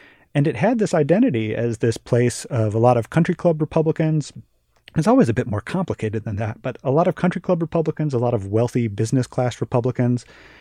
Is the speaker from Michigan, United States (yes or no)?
yes; Michigan, United States; I grew up in Macomb County and I had a pretty clear idea in my mind of what Oakland was.